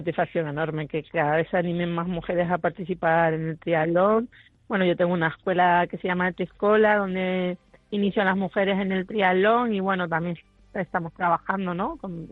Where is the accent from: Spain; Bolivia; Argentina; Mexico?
Spain; Canary Islands; now in Vitoria, Spain; Porque es estar en casa, aunque soy canaria, pero llevo mucho tiempo viviendo en Vitoria.